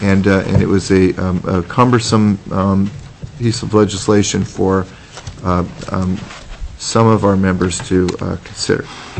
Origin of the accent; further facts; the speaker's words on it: Fairbanks, Alaska, United States; I'm the chairman of the committee. I'm from Fairbanks.